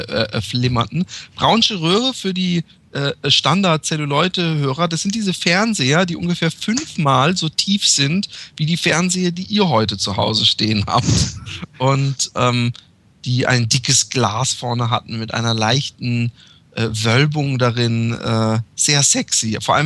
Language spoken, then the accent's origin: German; Karlsruhe, Baden-Württemberg, Germany; Und in Karlsruhe, wo ich aufgewachsen bin, gab es ein Kino